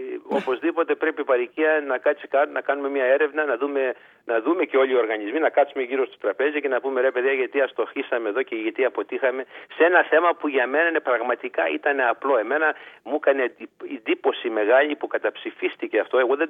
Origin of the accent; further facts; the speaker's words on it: Greece; Κοίτα, εγώ όπως σας είπα, θέλω όλους τους Έλληνες, 400.000, να είμαστε ενωμένοι, να είμαστε ομόφωνα